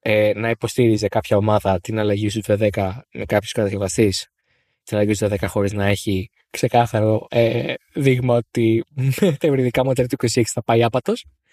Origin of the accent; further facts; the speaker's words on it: Epirus, Greece; Εγώ είμαι από την Ήπειρο, έχουμε τέτοια.